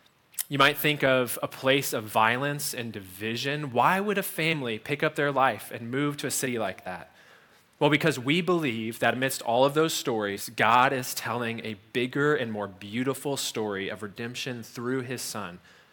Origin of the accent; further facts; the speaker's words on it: Virginia, United States; Like Carter said, we came to Roanoke about 3.5 years ago. We grew up in the New River Valley, about an hour away.